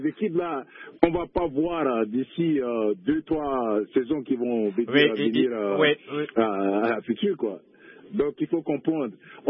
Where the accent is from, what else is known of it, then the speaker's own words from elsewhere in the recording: Chad; un ami d'enfance à moi, où on a grandi au Tchad ensemble